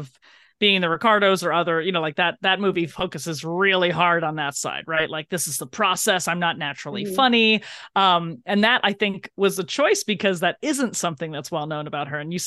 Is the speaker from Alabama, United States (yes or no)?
no; New Jersey, United States; now in New York, United States; I live in New York. I'm from New Jersey. I'm from the East Coast, and I have visited the West Coast and other places in the country